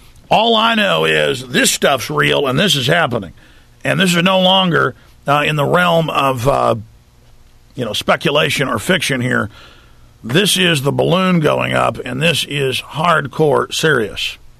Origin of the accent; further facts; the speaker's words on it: Texas, United States; I'm from Texas, so.